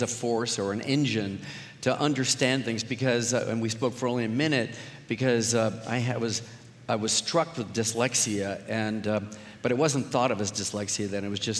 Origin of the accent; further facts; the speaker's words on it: Los Angeles, California, United States; So, first of all, I'm from Los Angeles. I'm from the San Fernando Valley, the flat part, the...